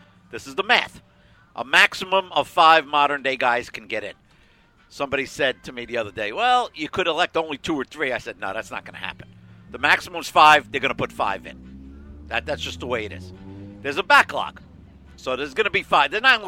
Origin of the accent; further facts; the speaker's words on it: Midwest, United States; accent: Midwestern; If you're tired of my thick Midwestern accent